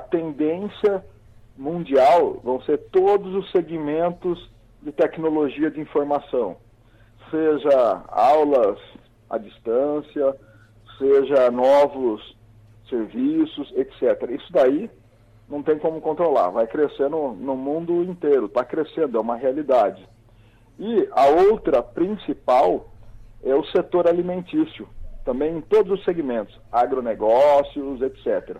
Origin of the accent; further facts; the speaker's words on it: Taubaté, São Paulo, Brazil; eu tenho alguns conhecidos aqui em Taubaté, sou de Taubaté, né?